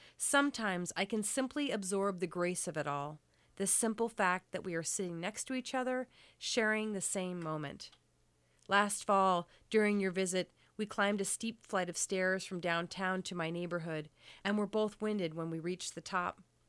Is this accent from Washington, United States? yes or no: yes; Spokane, Washington, United States; I was born in Spokane, Washington. I'm the youngest of five kids. grew up in a very raucous Irish Catholic family.